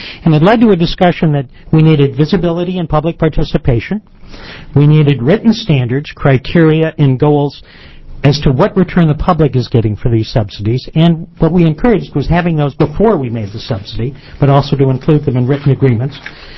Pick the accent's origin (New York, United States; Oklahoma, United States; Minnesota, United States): Minnesota, United States; St. Paul; I'm from St. Paul, Minnesota, 214 Oak Grove Place in St. Paul.